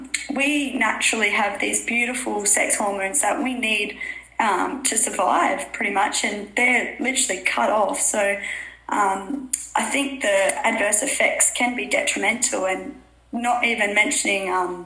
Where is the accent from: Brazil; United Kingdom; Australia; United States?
Australia; Western Australia; I'm from Western Australia